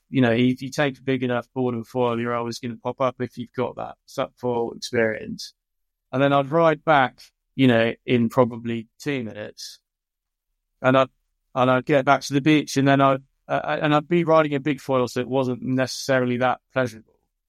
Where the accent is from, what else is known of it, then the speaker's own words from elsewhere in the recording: England, United Kingdom; I can never pronounce this right because I'm English